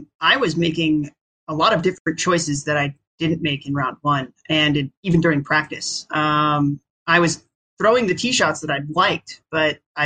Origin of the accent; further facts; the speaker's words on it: Virginia, United States; Virginia.